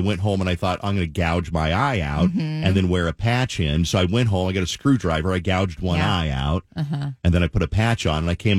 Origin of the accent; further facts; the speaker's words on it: Colorado, United States; But I don't think I talk that fast because I'm from Colorado. Maybe we just had, we talk a little bit more slowly.